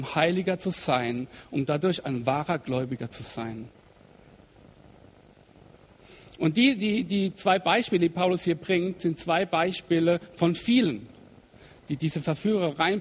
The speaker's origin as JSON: {"language": "German", "region": "Rhineland-Palatinate", "country": "Germany", "said": "das sind meine Heimatkollegen, wo ich herkomme, aus der schönen Pfalz."}